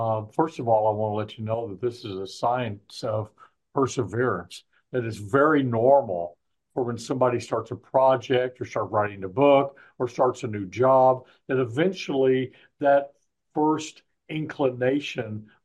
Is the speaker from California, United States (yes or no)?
no; Illinois, United States; I'm from Southern Illinois, and realize in those country roads that when you get your motorcycle or your car in one of those old dirt roads in a rut